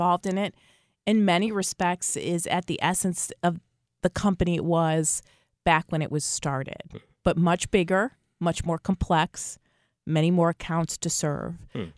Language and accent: English; Buffalo, New York, United States; because I didn't grow up in the business. I'm from Buffalo, New York, and I met my husband in college.